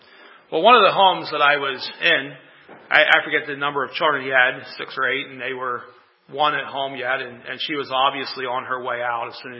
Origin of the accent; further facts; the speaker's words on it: Lancaster, Pennsylvania, United States; now in York, United States; We have back home in Lancaster. Well, I'm in York, right? So I say back home in Lancaster. We were raised in Lancaster.